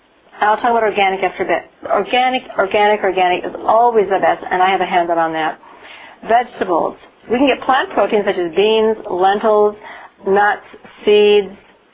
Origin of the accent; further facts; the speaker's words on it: Green Bay, Wisconsin, United States; We're from Green Bay, Wisconsin, so we don't have a long growing season.